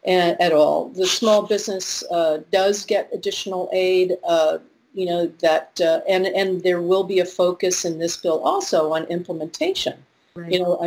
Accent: Connecticut, United States; from my home state, Representative DeLauro

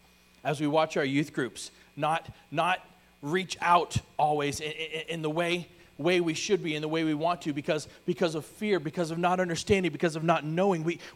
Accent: East Coast, United States; I grew up on the East Coast, so I've stood in the ocean when the tide has ripped me out farther than I wanted to be.

